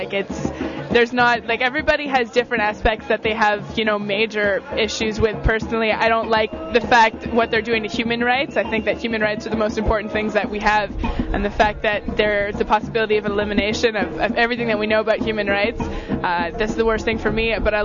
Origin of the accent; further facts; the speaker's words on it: Montreal, Quebec, Canada; And I'm from Montreal